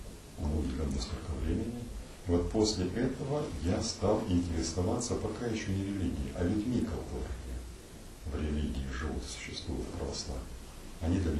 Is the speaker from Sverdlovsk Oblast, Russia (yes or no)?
no; Irkutsk, Irkutsk Oblast, Russia; я сам из Иркутска